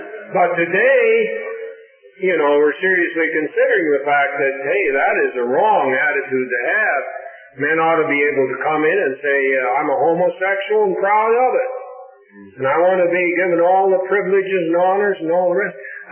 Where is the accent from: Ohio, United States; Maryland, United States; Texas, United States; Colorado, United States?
Colorado, United States; I come from Colorado. Now, we have become nationally famous, not for our skiing, but for Amendment 2.